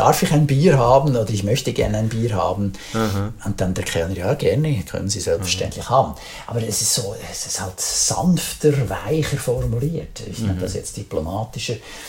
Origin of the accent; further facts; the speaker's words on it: Switzerland; man fühlt sich dann als Schweizer dann manchmal so ein bisschen vor den Kopf gestoßen.